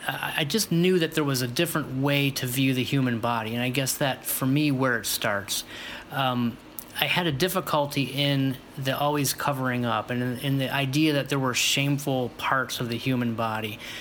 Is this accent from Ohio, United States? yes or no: yes; Cleveland, Ohio, United States; also born or lived in Fort Lauderdale, Florida; When I was very young, my parents moved us up to the Cleveland, Ohio area, and that's where I did most of my growing up until I was in my early 20s